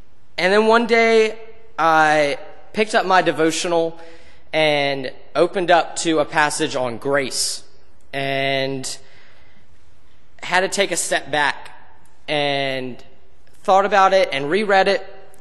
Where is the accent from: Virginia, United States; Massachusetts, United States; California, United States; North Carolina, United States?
Virginia, United States; South Boston; I'm originally from South Boston, Virginia. You've probably never heard of it